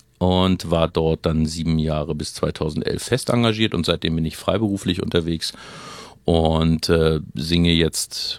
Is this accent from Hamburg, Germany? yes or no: yes; Hamburg, Germany; Ja, ich bin in Hamburg geboren und bin dort aufgewachsen